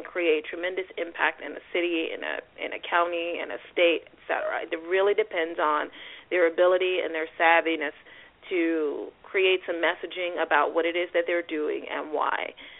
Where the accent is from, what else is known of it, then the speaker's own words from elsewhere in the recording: Washington, District of Columbia, United States; I grew up in Washington, D.C. There were thousands of convenience stores all around.